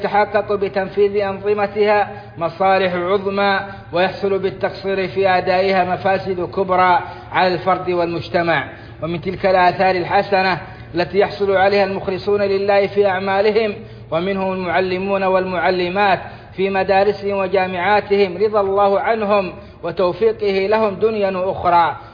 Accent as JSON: {"language": "Arabic", "country": "Saudi Arabia", "said": "من داخل بلادنا السعودية وخارجها"}